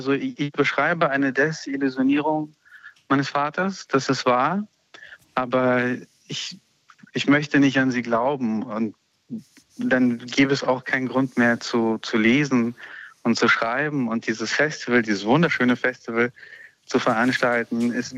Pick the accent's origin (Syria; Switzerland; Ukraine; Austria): Ukraine; first language Russian; German is a second language; weil ich Freunde in meiner Geburtsstadt immer noch habe, weil ich zwar aus der Ukraine komme und immer noch Russisch spreche. Das ist weiterhin meine Muttersprache